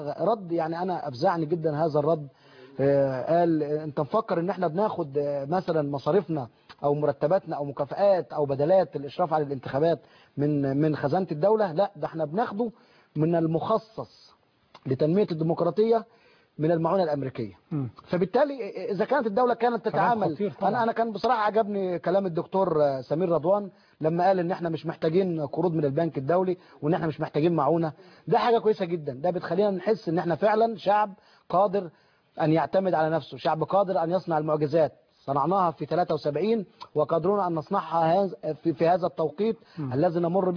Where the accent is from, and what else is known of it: Egypt